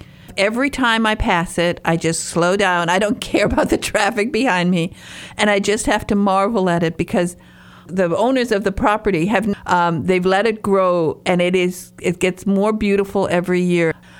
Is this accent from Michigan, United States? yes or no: yes; Michigan, United States; I ran wild my entire childhood through the forest. I am from Michigan's northern peninsula, the Upper Peninsula.